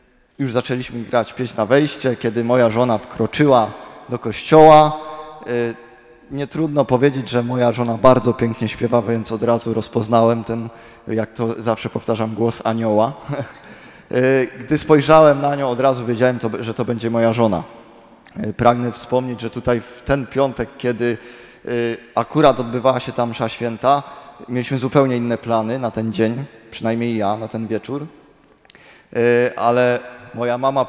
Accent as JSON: {"language": "Polish", "town": "Koźminek", "region": "Greater Poland Voivodeship", "country": "Poland", "said": "ja pochodzę z Koźminka, moja żona z Krotoszyna."}